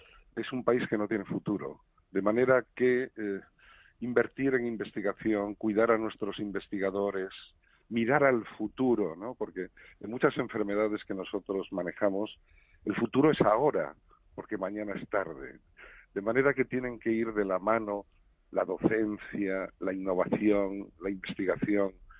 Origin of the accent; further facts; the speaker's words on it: A Pobra de Trives, Galicia, Spain; Yo soy gallego, urensano, de Pobra de Trives, y quiero que ese sentidiño guíe mis pasos en la vida.